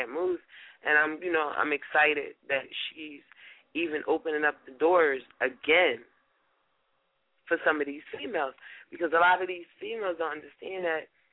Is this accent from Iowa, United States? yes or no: no; Philadelphia, Pennsylvania, United States; They just, they don't think that I'm from Philadelphia.